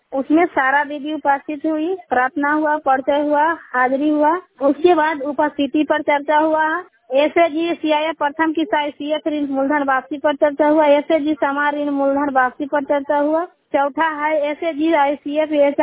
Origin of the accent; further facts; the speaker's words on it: Bihar, India; मैं नालंदा जिला के रहने वाली हूँ।